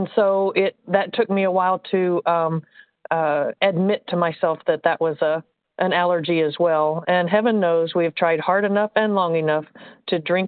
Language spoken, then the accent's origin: English; Indiana, United States; I'm from Indiana